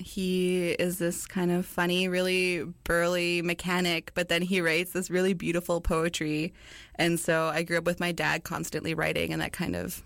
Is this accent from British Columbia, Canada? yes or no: yes; British Columbia, Canada; I'm Cree Métis. I grew up in Treaty 8 territory in northeastern BC, but my family actually comes from a small Métis community in northern Saskatchewan called Aldecross or Sagittawuck in our language.